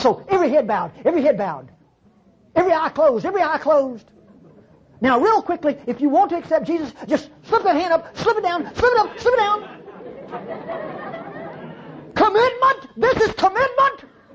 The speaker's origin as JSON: {"language": "English", "country": "United States", "tie": "born there", "said": "I am grateful God let me live in America, be born in America, but I am not an American."}